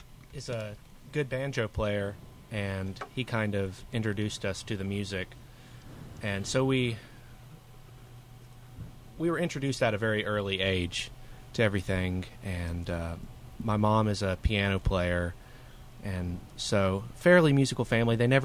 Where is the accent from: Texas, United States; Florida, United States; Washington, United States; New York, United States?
Florida, United States; Tampa; now in Nashville, United States; From the Tampa area.